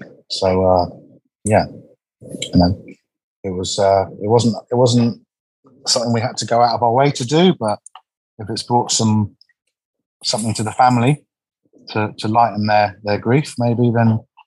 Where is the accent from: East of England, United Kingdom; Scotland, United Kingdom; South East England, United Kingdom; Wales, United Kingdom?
South East England, United Kingdom; Maidstone; I was brought up in Maidstone down in Kent